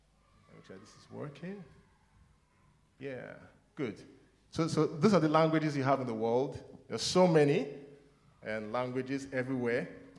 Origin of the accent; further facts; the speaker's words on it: Nigeria; I am from West Africa. I've only been to the country next to Nigeria